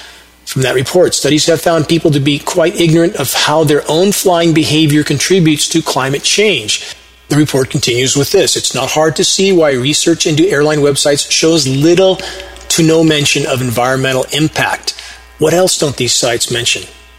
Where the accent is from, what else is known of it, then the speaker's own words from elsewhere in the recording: Upland, California, United States; It's every bit as filthy as the smog capital of the world where I grew up in Upland, California in the 70s.